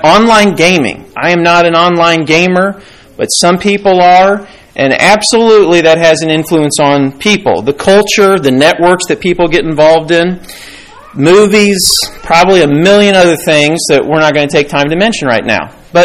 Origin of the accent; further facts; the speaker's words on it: Kansas City, United States; I grew up in the Kansas City area, and you know what you call a caffeinated beverage in Kansas City?